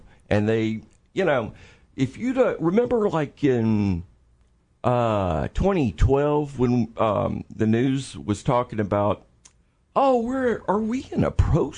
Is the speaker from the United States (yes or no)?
yes; Columbus, Georgia, United States; I watched this stuff growing up, you know, because I grew up in Georgia. And so I grew up around it, you know.